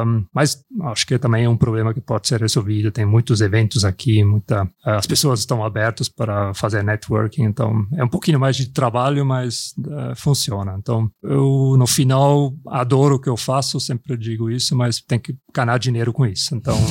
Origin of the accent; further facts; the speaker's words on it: Switzerland; now in Brazil; Eu saí da Suíça porque não gosto do frio, então eu estou muito feliz aqui